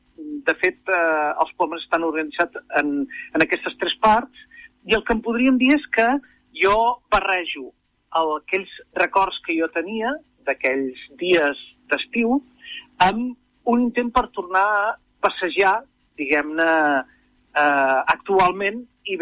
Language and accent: Catalan; Sant Celoni, Catalonia, Spain; Jo soc de Sant Celoni, tot i que puntualment vaig néixer a l'Hospital de Granollers, tota la vida he viscut a Sant Celoni, i Sant Celoni, al peu d'una autopista, està just al mig de dos parcs naturals, el Parc Natural del Montnegre Corredor i el Parc Natural del Montseny.